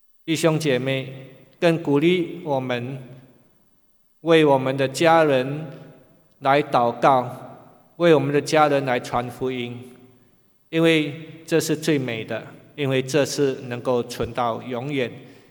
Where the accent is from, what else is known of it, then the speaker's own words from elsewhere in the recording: Singapore; born there; 虽然我生在新加坡啊，但是我老家在海南，